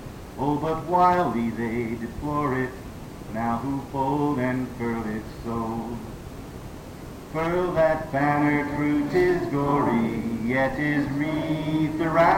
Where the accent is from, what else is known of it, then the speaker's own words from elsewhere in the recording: the South, United States; I'm a Southerner, and so whenever anyone dies in my family, I have to go South. I get to go South a lot these days.